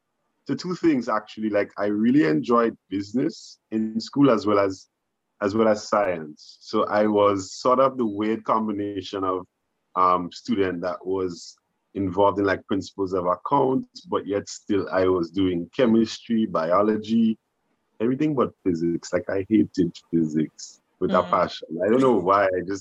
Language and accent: English; True Blue, Saint George, Grenada; Well, I am from like the Caliste area. So Technically here is it's called True Blue, but it's like on the outskirts of True Blue, right next to the highway.